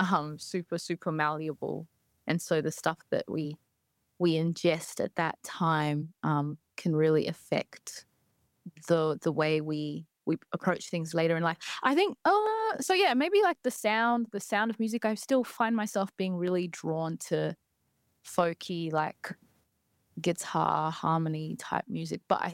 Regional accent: Alice Springs, Northern Territory, Australia; I come from Central Australia in a small town called Alice Springs in the Northern Territory.

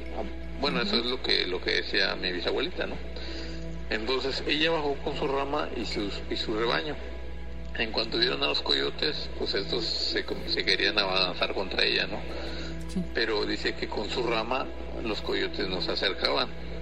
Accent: Tuxtla Gutiérrez, Chiapas, Mexico; Yo soy de Tuxtla Gutiérrez, del estado de Chiapas.

